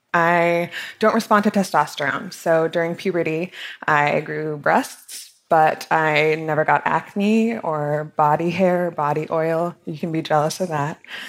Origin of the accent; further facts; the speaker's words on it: Utah, United States; And as a kid, because I grew up in Utah and I had to be a woman